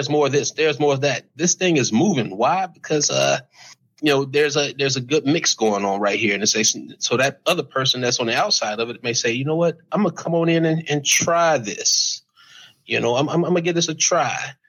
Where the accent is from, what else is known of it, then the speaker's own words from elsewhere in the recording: Lakeland, Florida, United States; growing up in Florida, we caught and ate crab all day long. Of course, like after a big, we lived in this little in Lakeland, Florida.